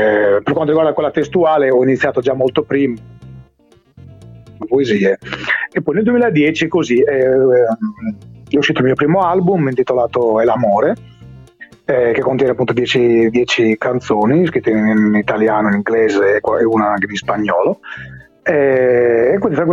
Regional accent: Bitti, Sardinia, Italy; Allora, io sono di Biti.

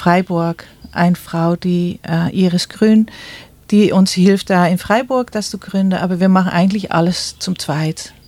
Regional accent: Netherlands; now in Germany; Ich komme aus Holland. Ich bin 2012 hierher gezogen und habe mir ein paar Jahre gebraucht, um hier anzukommen

